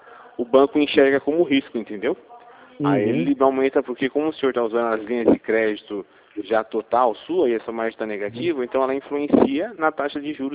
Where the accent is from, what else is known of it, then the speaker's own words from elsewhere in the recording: Hortolândia, São Paulo, Brazil; Eu sou aqui de Hortolândia